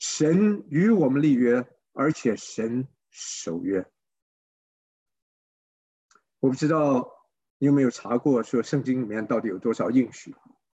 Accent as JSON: {"language": "Chinese", "country": "Taiwan", "tie": "born or raised there", "said": "那么在我们在台湾长大的，我们在经历许许多多的选举"}